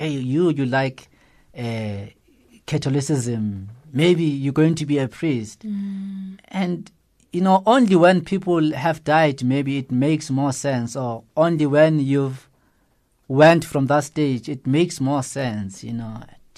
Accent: Alexandria, Alexandria Governorate, Egypt; English is a second language; You must remember, I'm from Alexandria, you know. I'm from Alexandria.

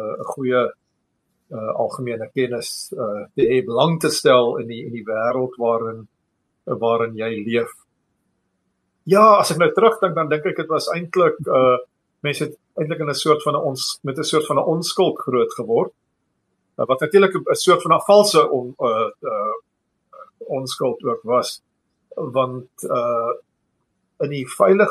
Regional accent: Pretoria, Gauteng, South Africa; ek is 'n gebore pretoriander. Ek is so 66, amper 67 jaar gelede in Pretoria gebore. Ek het daar in die Moot groot geword. Laar en hoërskool daar gegaan, 1975 gematrikuleer by die hoërskool Seer Swart.

